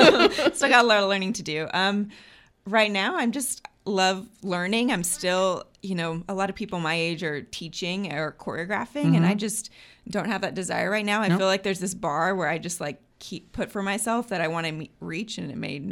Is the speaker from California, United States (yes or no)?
yes; Bakersfield, California, United States; I am not. I am from Bakersfield, California.